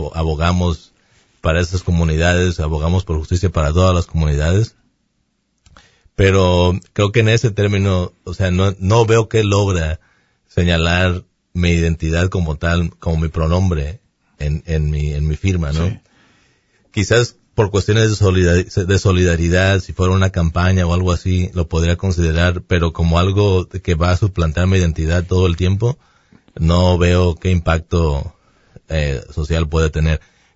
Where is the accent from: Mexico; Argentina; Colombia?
Mexico; que en nuestro caso somos mexicanos, no los dos.